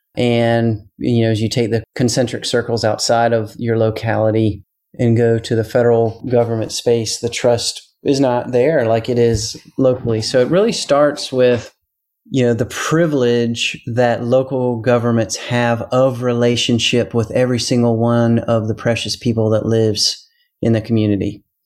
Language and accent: English; Charleston, South Carolina, United States; also born or lived in Brazil; And so I grew up in Charleston, went off to college, lived in Brazil for a while, which was a wonderful life experience.